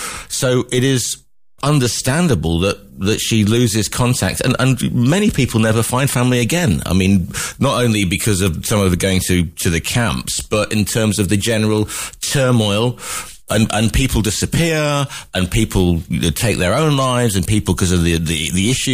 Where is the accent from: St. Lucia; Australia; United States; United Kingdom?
United Kingdom; because you know, as British, as people of the British Isles, we perhaps are removed from the chaos that was happening in Europe